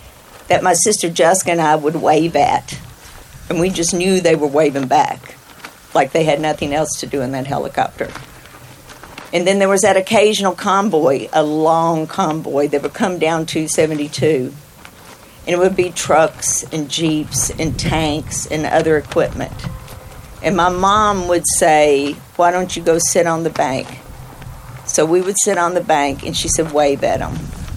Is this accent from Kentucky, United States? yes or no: yes; Kentucky, United States; You know, growing up in Trigg County, in southern Trigg County, I lived just right down the road.